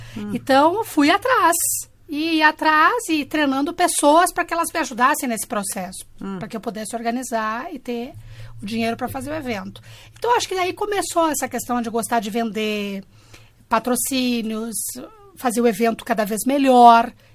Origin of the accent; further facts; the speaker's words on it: Rio Grande do Sul, Brazil; Eu sou gaúcha. Poderosa. As gaúchas são loiras.